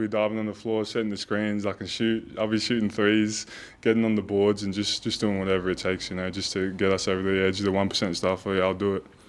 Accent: Australia; Like I'm an Aussie at heart. Yeah, I just love being back here in Australia and Melbourne for sure

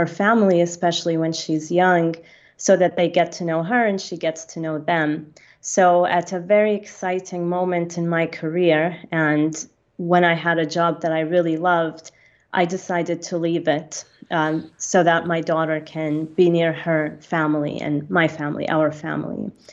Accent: Kuwait; now in United Arab Emirates; I'm a UAE national. I was born in Kuwait. My mother is Kuwaiti, so I spent about half of my childhood in Kuwait and half of it here in the UAE. And then I left to the US for college and then graduate school and taught there for a while.

